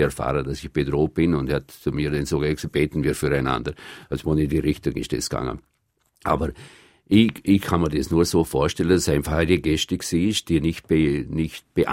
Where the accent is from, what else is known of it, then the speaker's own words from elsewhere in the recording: Vorarlberg, Austria; now in Brazil; ich habe meine Wurzeln nie verleugnet. Und ich bin stolz, dass ich den Dialekt heute noch kann.